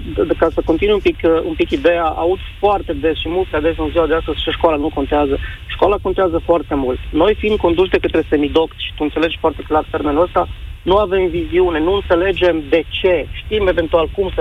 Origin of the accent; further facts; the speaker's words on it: Arad, Arad County, Romania; Eu sunt din Arad, sunt vecin cu el.